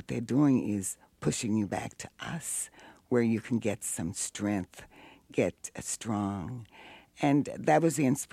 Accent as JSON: {"language": "English", "town": "Memphis", "region": "Tennessee", "country": "United States", "tie": "born or raised there", "said": "It comes from my rememberings of my years growing up in Memphis, Tennessee, in a segregated housing project."}